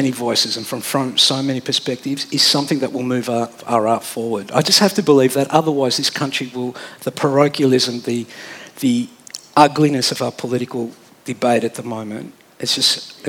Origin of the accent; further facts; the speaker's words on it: Australia; our parochialism is what frustrates me as an Australian all the time